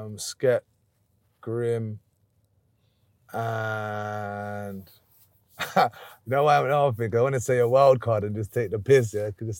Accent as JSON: {"language": "English", "town": "Barking", "region": "London", "country": "United Kingdom", "tie": "born or raised there", "said": "Essex, like, I grew up here in Barking, always been in Barking."}